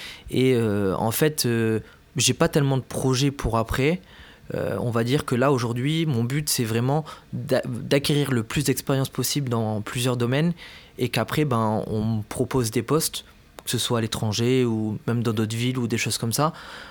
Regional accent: Bordeaux, Nouvelle-Aquitaine, France; je viens de Bordeaux de base. Donc j'ai fait un bac pro en alternance chez les Compagnons, en plombier chauffagiste. Donc mon centre de formation était à Pau et moi j'habitais à Bordeaux.

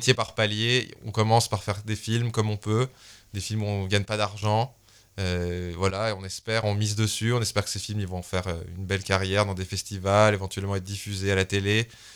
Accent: Annecy, Auvergne-Rhône-Alpes, France; dès que je suis rentré chez moi à Annecy, de Paris, j'ai pris la guitare et j'ai commencé à apprendre.

